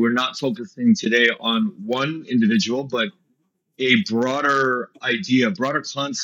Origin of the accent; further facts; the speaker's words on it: United States; It's this stuff is starting to weigh down on me as an American.